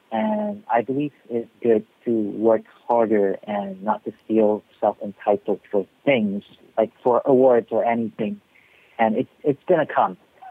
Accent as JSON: {"language": "English", "country": "Malaysia", "said": "we can now market ourselves as a Malaysian"}